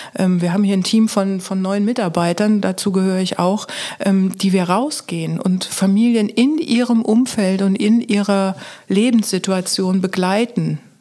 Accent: Baden-Württemberg, Germany; also born or lived in Ruhr / Palatinate; now in Westerwald, Germany; durch die berufliche Tätigkeit meines Vaters bin ich im Ruhrpott geboren, bin dann bei den Schwaben aufgewachsen, bin in der Pfalz unten dann zur Ausbildung gewesen, ne?

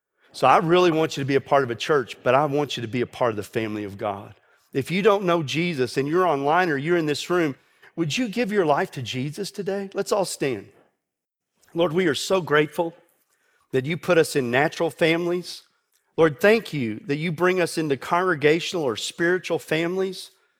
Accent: Texas, United States; now in Houston, United States; I was from West Texas, and it felt like it rained every day, all day, coming from out there where it didn't rain at all.

